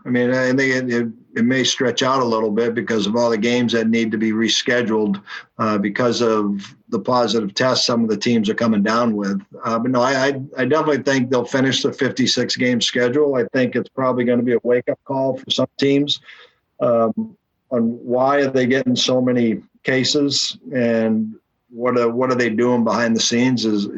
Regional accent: United States; And being an American and being over here

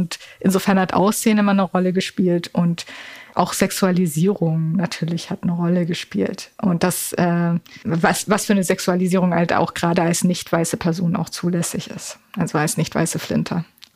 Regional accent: Germany; born there; aber ich bin in Deutschland geboren, weil es war noch Apartheid. Meine Eltern hätten nicht heiraten dürfen in Südafrika.

